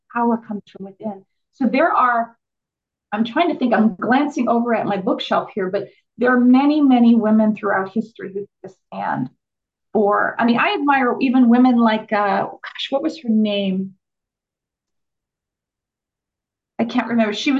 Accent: New Orleans, Louisiana, United States; I'm from New Orleans originally.

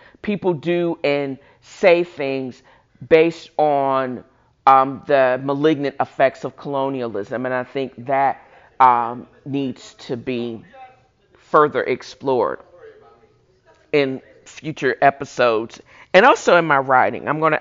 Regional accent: United States; I'm African American, but I also did my 23andMe, and I have strong ties to West Africa.

